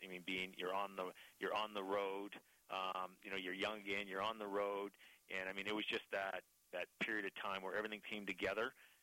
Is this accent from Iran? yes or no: no; Vancouver, British Columbia, Canada; I grew up and raised in East Vancouver, went to Notre Dame High School